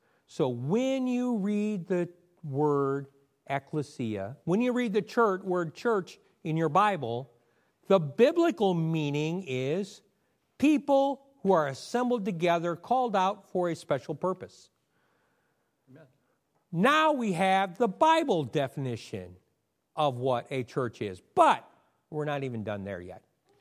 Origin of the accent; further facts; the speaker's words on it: Midwest, United States; Okay, I'm from the Midwest. How many Midwesterners we have here?